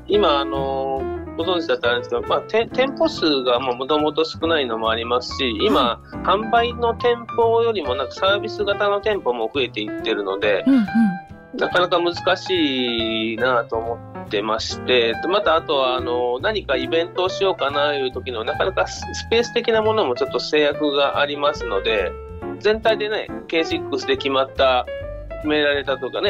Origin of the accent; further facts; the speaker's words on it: Okayama, Japan; 私ちょっと申し訳ないですけど岡山市になりますね。